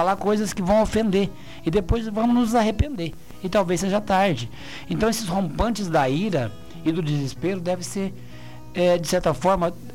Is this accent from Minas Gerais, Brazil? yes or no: yes; Aparecida de Minas, Minas Gerais, Brazil; a comunidade da qual eu sou oriundo, sou de Aparecida de Minas, a minha casa fica em Aparecida de Minas, trabalho a semana toda, a minha vida profissional é toda na sede do município, aqui em Frutal, porém o meu recanto, meu canto seguro, meu porto seguro é Aparecida de Minas.